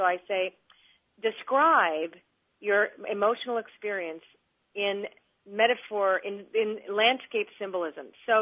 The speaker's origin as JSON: {"language": "English", "country": "Canada", "lives_now": "United States", "said": "I live in the States, so even though I'm a Canadian"}